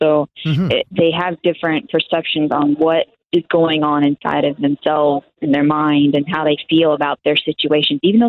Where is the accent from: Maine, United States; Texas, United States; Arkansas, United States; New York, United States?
Texas, United States; Well, I'm born and raised in Texas, and I only served in the Army for a couple years before my injury.